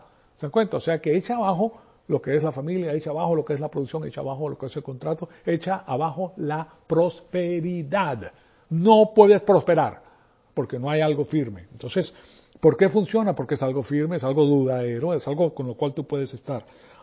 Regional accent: Mexico; Si yo soy mexicano, mucha honra, ¿qué pasa?

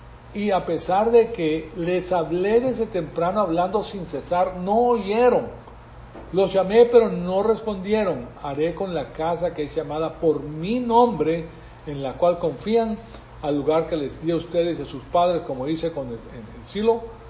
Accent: Venezuela; Pero yo me crié en Venezuela. Qué alegría la de Venezuela

